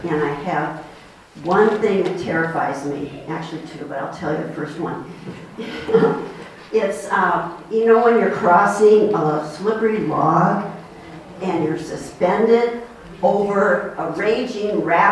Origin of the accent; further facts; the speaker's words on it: Michigan, United States; It's a creek, called a creek around here. And I'm from Michigan.